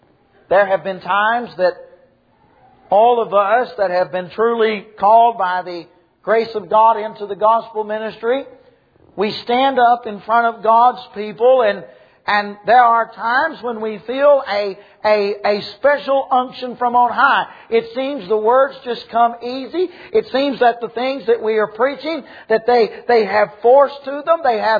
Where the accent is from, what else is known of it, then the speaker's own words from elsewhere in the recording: the South, United States; accent: strong southern accent; when they hear my strong southern accent, they always ask me, you know, why you're here.